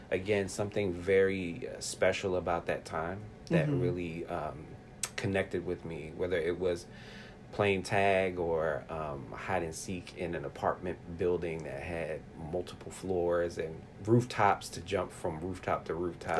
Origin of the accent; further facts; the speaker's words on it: Brooklyn, New York, United States; I grew up in Brooklyn, New York, in pre-gentrified Fort Greene. I grew up in a pretty difficult neighborhood, in particular during the crack era of the 80s.